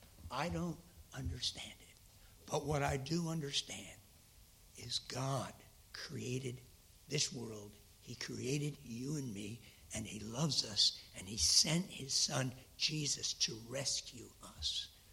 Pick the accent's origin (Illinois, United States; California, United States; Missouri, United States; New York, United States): New York, United States; now in United Kingdom; People, since I'm from New York, say, when are you going home?